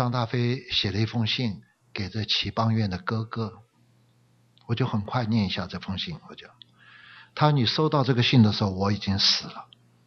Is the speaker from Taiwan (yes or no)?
no; Chongqing, China; born there; 我妈妈的时候在重庆，我自己是在重庆出生的。